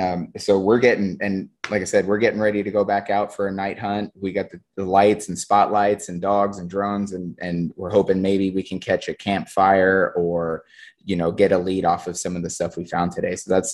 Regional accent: Colorado, United States; people from, like, we're from Colorado.

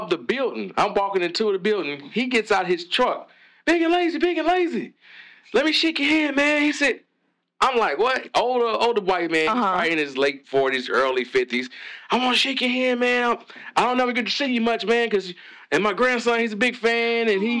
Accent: Louisville, Kentucky, United States; I love my hometown, but no slight against Louisville.

